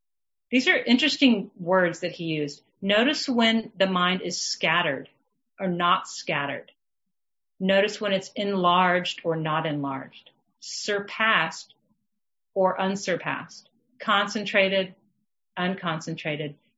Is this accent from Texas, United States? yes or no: yes; Texas, United States; I grew up in Texas where I used to eat a lot of meat.